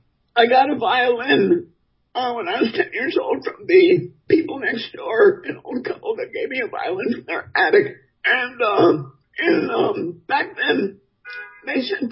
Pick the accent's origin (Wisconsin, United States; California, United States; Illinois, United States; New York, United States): Wisconsin, United States; Milwaukee; Milwaukee.